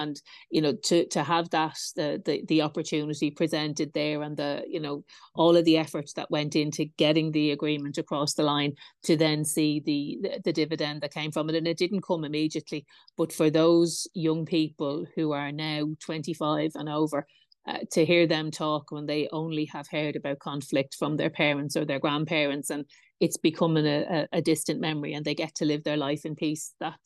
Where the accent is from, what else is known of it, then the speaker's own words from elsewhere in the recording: Ireland; obviously as an Irish person, I was watching them very closely.